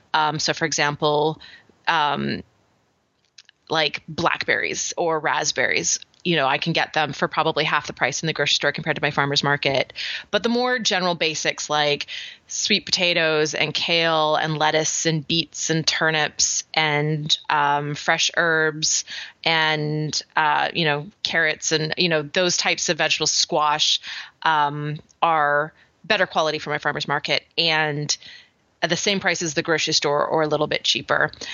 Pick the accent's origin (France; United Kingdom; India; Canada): Canada; now in United States; My whole I'm becoming American is basically what's happening. And patriotic and all that good stuff. So my Canadianisms are getting more and more watered down as we go